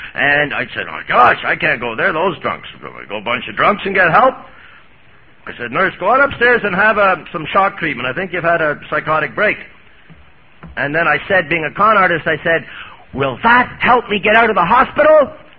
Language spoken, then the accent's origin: English; Montreal, Quebec, Canada; Everybody always asks me, where do you come from? And my real home is Montreal, Canada.